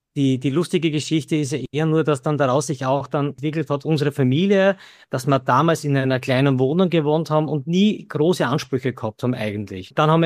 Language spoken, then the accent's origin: German; Graz, Styria, Austria; Wie gesagt, die Martina ist nach Graz gekommen, da war ja ich schon. Ich bin ja Grazer.